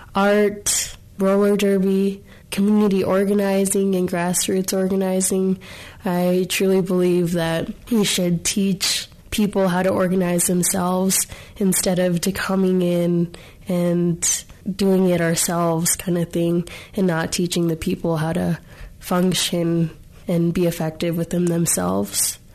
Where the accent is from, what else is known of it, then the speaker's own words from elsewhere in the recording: New Mexico, United States; I'm a native New Mexican.